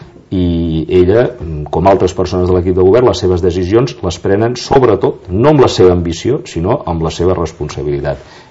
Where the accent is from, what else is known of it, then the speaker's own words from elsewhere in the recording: Sant Cugat del Vallès, Catalonia, Spain; Jo vaig ser diputat a Madrid durant molts anys i de Madrid me'n vaig al meu poble